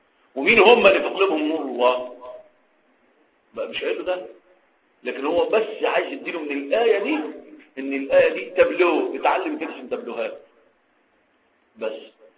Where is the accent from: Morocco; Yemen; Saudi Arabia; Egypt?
Egypt; في التعليم عندنا في مصر